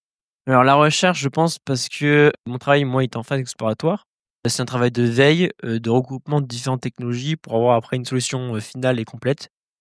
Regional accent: Toulouse, Occitanie, France; j'ai 24 ans et je suis originaire de Toulouse.

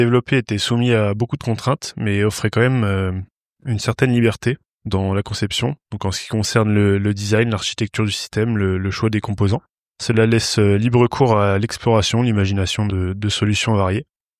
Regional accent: Auxerre, Bourgogne-Franche-Comté, France; j'ai 22 ans, je suis en dernière année d'école d'ingénieur en filière mécatronique à l'UTBM. Je suis originaire d'Auxerre dans Lyon

